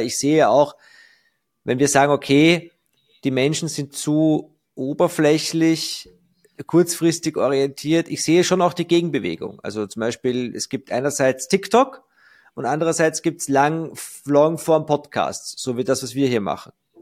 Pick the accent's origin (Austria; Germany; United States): Austria; Na gut, bei uns in Österreich hat die Trennung nie wirklich stattgefunden.